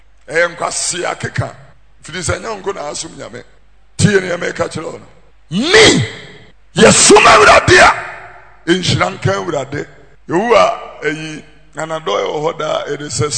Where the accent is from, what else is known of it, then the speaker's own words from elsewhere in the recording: Tesano, Greater Accra, Ghana; born there; I was born here in Tesano.